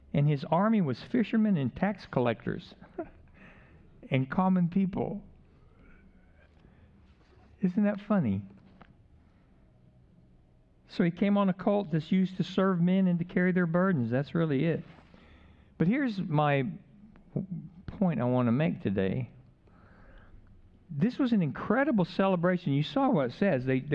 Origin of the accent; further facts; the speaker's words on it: California, United States; again, I'm from California where it's only one syllable.